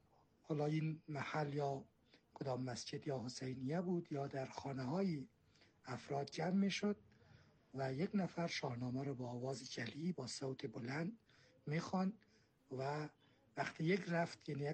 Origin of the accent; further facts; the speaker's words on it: Afghanistan; از جمله در مناطق مرکزی افغانستان و از جمله در جایی که من خودم زندگی می کردم، دوران نوجوانی و کودکیم را، یعنی اورزگان خاص